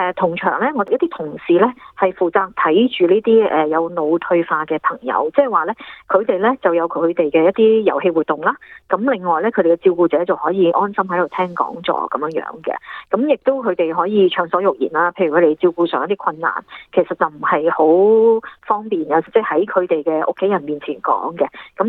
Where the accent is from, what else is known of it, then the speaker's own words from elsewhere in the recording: China; 即係我哋中國人都有呢個美德嘅